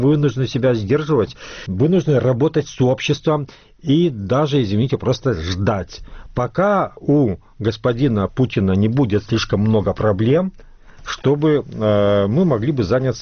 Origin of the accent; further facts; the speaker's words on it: Slutsk, Minsk Region, Belarus; я сам родом со Слуцкой